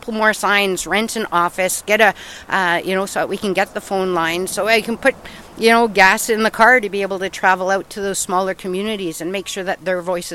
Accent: Hearst, Ontario, Canada; my mom's French. So culturally, you know, there's a bit of a mix. For Northern Ontario, you know, I was born up in Hearst. So being from Northern Ontario, I think I always knew that small towns were important.

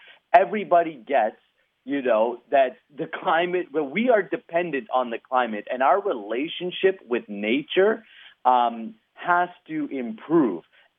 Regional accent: Canada; And as a Canadian small business owner, we will get out of your way so you can run your business.

